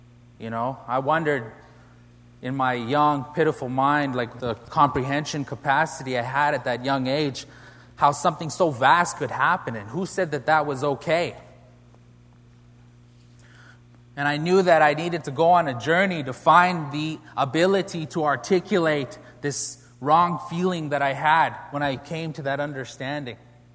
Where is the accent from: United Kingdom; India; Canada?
Canada; Northern Canada; I come from the Cree Nation in northern Canada, and as a young man growing up there